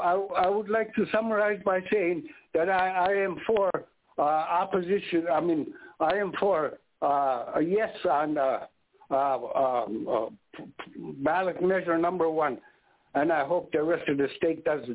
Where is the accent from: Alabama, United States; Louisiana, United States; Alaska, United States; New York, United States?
Alaska, United States; Dillingham; I'm from Bristol Bay, originally from Dillingham. I was born back in 1946, September 29, 1946, before this state was recognized as a state, Alaska.